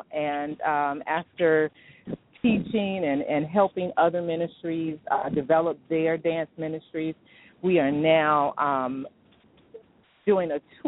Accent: Washington, District of Columbia, United States; I'm originally a Washingtonian, and after spending several years in New York, came back to my hometown

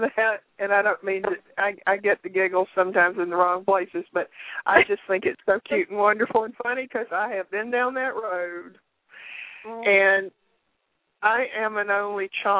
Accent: the South, United States; It was an interesting life growing up in the South.

